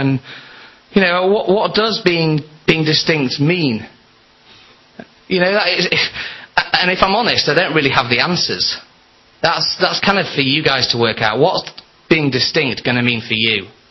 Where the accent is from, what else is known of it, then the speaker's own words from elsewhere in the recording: Scotland, United Kingdom; It was a slightly frustrating game as a Scotsman because we could have had it.